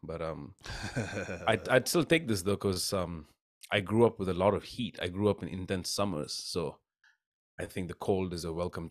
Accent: Bahrain; so I grew up in Bahrain, which is a tiny little island country in the Middle East. So at the time, the population of the entire country was less than 500,000. So it's a very small place, right?

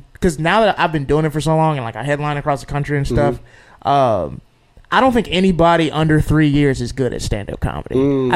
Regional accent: Jackson, Mississippi, United States; I was born in Jackson, Mississippi. Very country. I try to hide it, but it comes out. But yeah, I grew up in Mississippi, and I was a track athlete in college.

